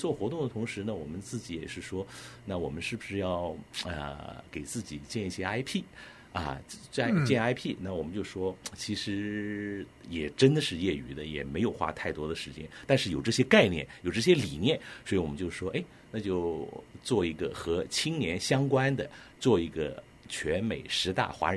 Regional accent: Shenzhen, Guangdong, China; 因为我是从深圳出来的，然后深圳开放的意识，包括我在深圳工作过一段时间

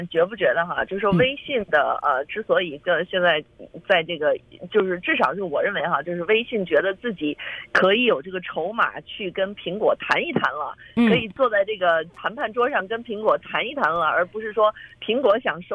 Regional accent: Beijing, China; now in United States; 我是北京来的，然后卢米是天津，我们都就是我们本身自己的这个从前的朋友大多数都在国内

